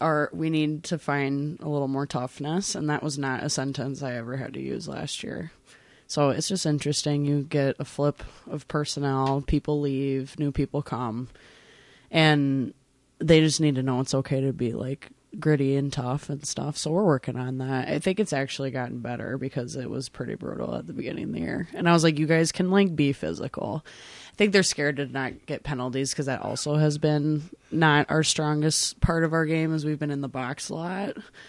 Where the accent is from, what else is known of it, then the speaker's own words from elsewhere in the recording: Red Wing, Minnesota, United States; I'm from Red Wing. I grew up in Red Wing.